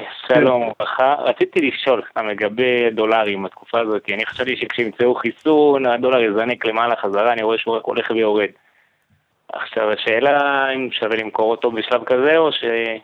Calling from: Jerusalem, Jerusalem District, Israel; כרגע ירושלים.

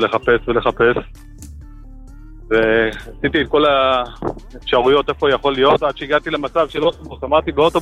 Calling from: Jerusalem, Jerusalem District, Israel; מירושלים.

